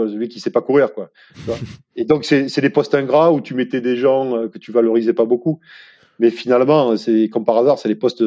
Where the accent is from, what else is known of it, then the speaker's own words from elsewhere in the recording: Provence-Alpes-Côte d'Azur, France; now in Paris, France; viscéralement, je suis un Provençal, moi, viscéralement